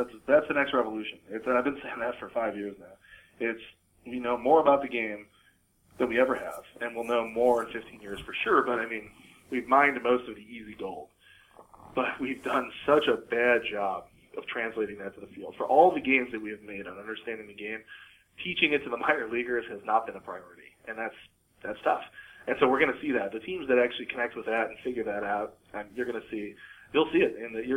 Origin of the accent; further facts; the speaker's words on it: Midwest, United States; now in Seattle, United States; I grew up in the Midwest. If you ask a question, you get an answer. That's my Midwestern upbringing. That's how we are.